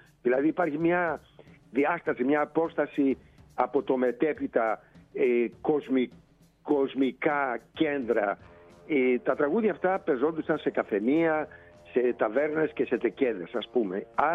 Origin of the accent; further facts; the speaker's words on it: Kokkinia, Attica, Greece; εγώ γεννήθηκα και μεγάλωσα στην Κοκκινιά